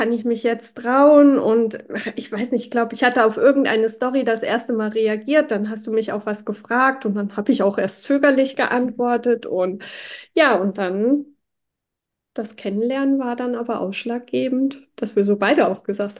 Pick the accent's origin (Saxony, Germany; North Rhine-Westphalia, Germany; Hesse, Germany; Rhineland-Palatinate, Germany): Hesse, Germany; Ich komme aus der Nähe von Marburg, bin 47 Jahre alt